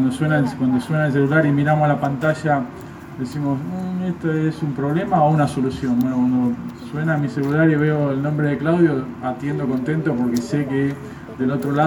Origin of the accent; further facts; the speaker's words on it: Argentina; nos permitió a todos formarnos como ciudadanos argentinos.